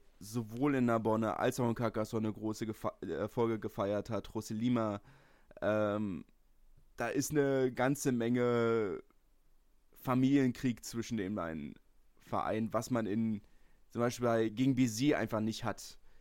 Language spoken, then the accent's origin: German; Berlin, Germany; ich komme aus Lichterfelde, das ist festes Herthanerland.